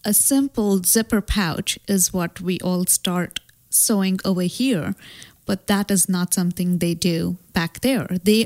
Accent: India; luckily, I come from India

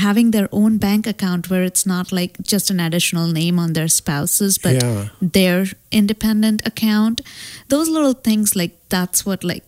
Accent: India; luckily, I come from India

